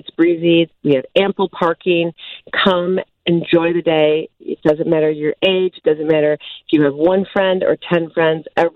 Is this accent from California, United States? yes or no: no; Chicago, Illinois, United States; And I am from Chicago.